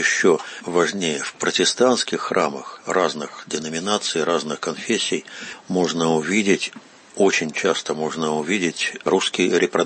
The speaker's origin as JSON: {"language": "Russian", "country": "Russia", "said": "узнает, вот, что я из России"}